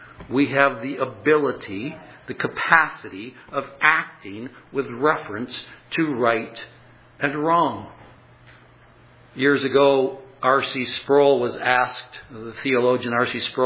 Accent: LaGrange, United States; Years ago, when growing up in LaGrange, I wasn't much of a basketball player.

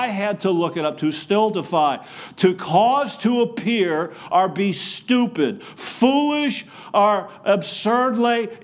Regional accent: Michigan, United States; born or raised there

